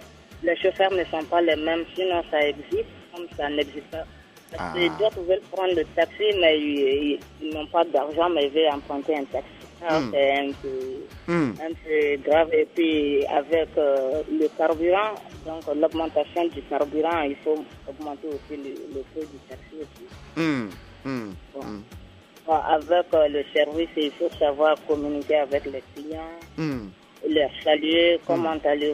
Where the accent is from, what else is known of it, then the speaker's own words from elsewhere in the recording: Mali; Oui, je suis malienne.